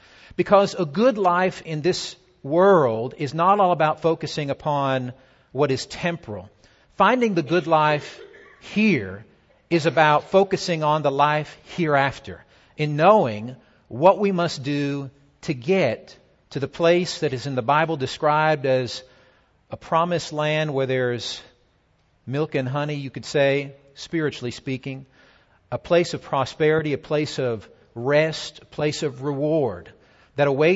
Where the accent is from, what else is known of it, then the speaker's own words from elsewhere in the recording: Taiwan; moved away as an adult; now in United States; and so I grew up in Taiwan, and I was there for 10 years until I came back to the States to go to college.